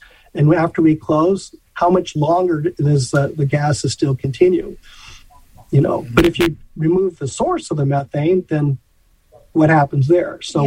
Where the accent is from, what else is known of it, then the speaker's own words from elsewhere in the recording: Colorado, United States; I'm from Colorado